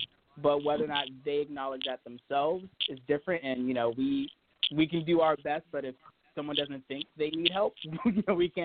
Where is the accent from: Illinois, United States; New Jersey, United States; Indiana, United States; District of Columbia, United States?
District of Columbia, United States; Washington; Yeah, so as someone who's, you know, from Washington, D.C., born and raised in Northeast, one of the biggest things for me was not being shy, learning how to speak for myself.